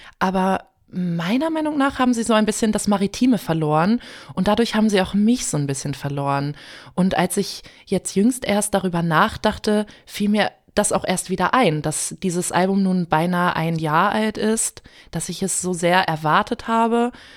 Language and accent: German; Kiel, Schleswig-Holstein, Germany; Ja, ich komme aus Kiel